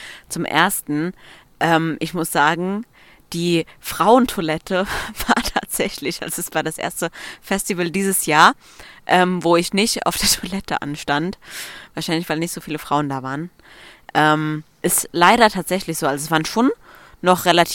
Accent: Saarland, Germany; des ersten Redener Bierfestivals bei uns im Saarland.

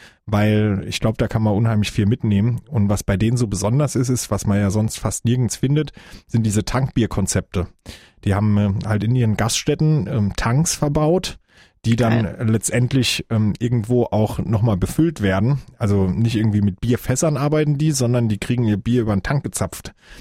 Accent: Kaiserslautern, Rhineland-Palatinate, Germany; Und bei uns in Kaiserslautern gibt es ja unheimlich viel Altbier-Gastronomie noch.

